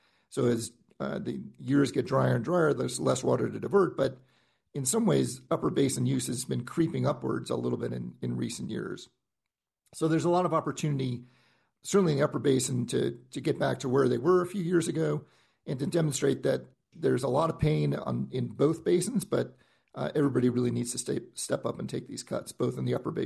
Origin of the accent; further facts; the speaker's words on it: Colorado, United States; particularly in my home state of Colorado